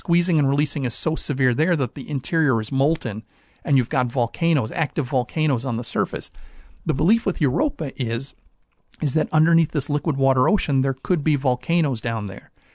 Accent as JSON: {"language": "English", "town": "Chicago", "region": "Illinois", "country": "United States", "tie": "born or raised there", "said": "When I was a kid, I grew up in Chicago, so light pollution was a big problem there."}